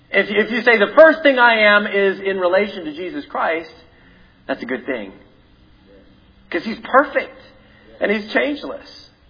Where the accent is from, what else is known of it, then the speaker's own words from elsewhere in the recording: Canada; born there; I'm a Canadian. I was born in Canada.